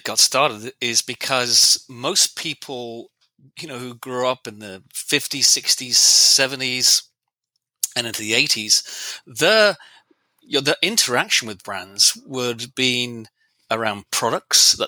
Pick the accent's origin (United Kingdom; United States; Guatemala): United Kingdom; England; You know, I'm English. I'm British. We are so polite.